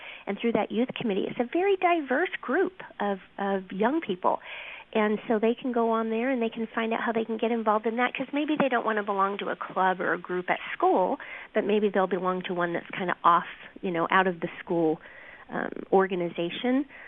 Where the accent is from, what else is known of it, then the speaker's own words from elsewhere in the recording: Las Vegas, Nevada, United States; So I was born and raised in Las Vegas, no professional sports team for 34 years there.